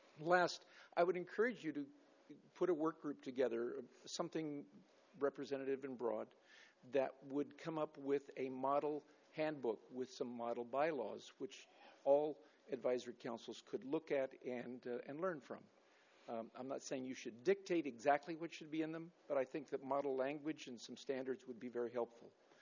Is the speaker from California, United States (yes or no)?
yes; Nipomo, California, United States; I'm from Napomo.